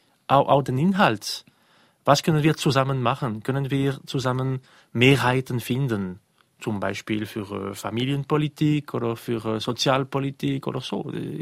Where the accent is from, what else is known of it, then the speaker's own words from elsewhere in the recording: Fribourg, Switzerland; dass ich als Freiburger sage